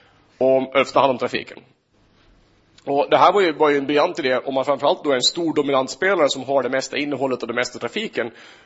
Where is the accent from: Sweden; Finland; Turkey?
Finland; Och eftersom jag är från Finland, det mest tydliga exemplet här.